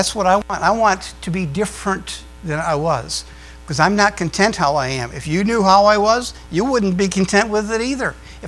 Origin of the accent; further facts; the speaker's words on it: the North, United States; That's Southern language. I'm from the North.